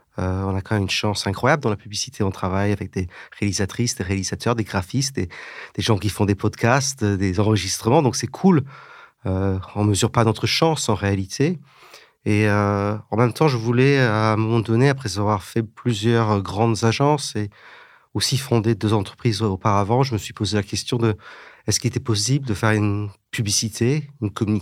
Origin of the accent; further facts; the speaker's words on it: England, United Kingdom; moved away as an adult; now in France; j'ai un petit accent. Et puis, à 23 ans, j'avais vécu toujours en Angleterre, au Royaume-Uni, et j'ai décidé de venir en France, parce que je me suis dit, je suis quand même moitié anglais, moitié français, mais j'ai vécu toute ma vie en Angleterre.